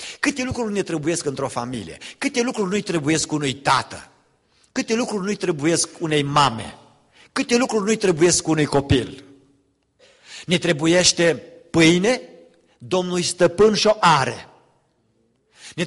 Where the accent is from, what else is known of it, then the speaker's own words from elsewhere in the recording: Romania; noi ca români, ce sunteți cel puțin de generația mea, noi am mai trecut prin crize. Era pe vremea comunismului în România.